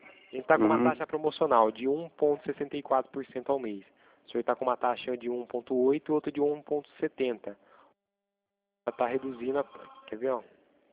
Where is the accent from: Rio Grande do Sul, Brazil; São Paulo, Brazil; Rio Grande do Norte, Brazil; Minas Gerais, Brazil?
São Paulo, Brazil; Itatiba; Sou daqui do interior de São Paulo, de Itatiba.